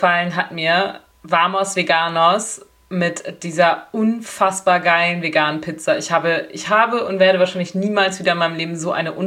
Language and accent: German; Flensburg, Schleswig-Holstein, Germany; ich komme ja nur aus Flensburg